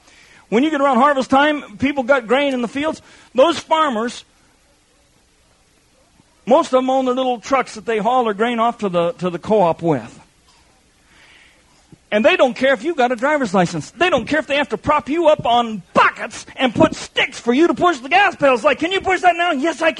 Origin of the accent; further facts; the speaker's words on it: United States; I grew up in America, in a church system who threw the Old Testament away, could care less what God means about the Sabbath day.